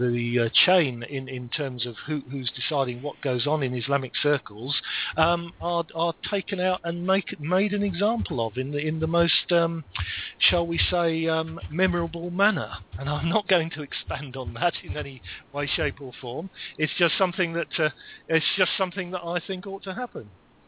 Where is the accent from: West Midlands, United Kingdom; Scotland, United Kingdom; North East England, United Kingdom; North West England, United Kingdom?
West Midlands, United Kingdom; This was quite near my hometown, actually, in Staffordshire.